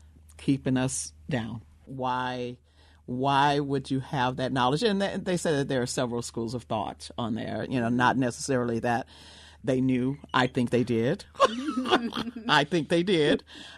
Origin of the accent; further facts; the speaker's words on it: Louisiana, United States; I'm from Louisiana. We did not celebrate Juneteenth.